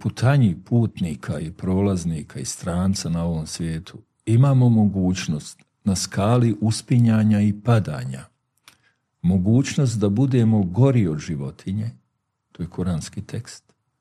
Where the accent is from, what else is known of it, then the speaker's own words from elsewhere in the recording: Bosnia & Herzegovina; Adet je kod nas u Bosni